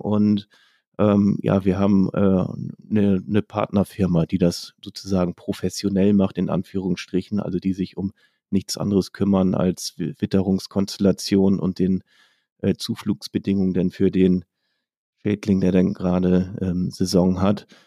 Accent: Kiel, Schleswig-Holstein, Germany; ich habe in Kiel mein Agrarstudium gemacht, im Bachelor und Master, bin auch geborener Kieler, also ja, doch ein typisches Nordlicht, würde ich mal sagen.

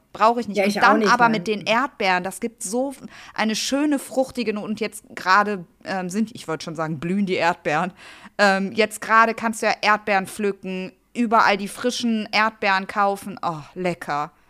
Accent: Italy; Als Italienerin gehört das dazu, ne?

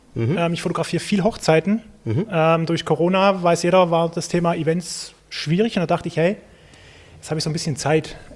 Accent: Southern Germany, Germany; accent: Swabian; Komme aus dem süddeutschen Raum, deswegen, ich hoffe, ihr ertragt alle meinen leicht schwäbischen Akzent.

